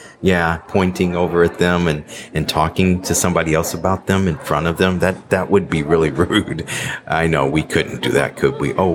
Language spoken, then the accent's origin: English; United States; accent: American; Yeah, I'm from the U.S. Oh, no, it's okay. It's okay. It's fine. I know. Yeah, my accent. Yeah. Uh-huh. Yeah. American. No, I live here in Europe.